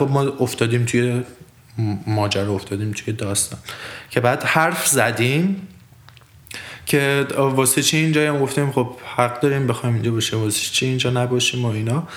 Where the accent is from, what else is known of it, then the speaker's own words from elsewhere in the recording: Iran; منم جوابشو دادم که من ایرانی هستم.